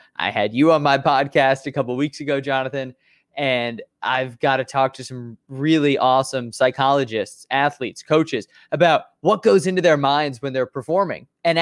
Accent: Chicago, Illinois, United States; I'm a Chicagoan. I've been here my whole life in Chicago, born and raised in the North Suburbs, went to Northwestern University

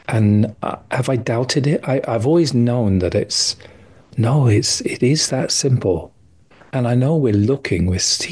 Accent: London, United Kingdom; now in Minneapolis, United States; I'm in Minneapolis in the States, despite the accent. I am a Londoner.

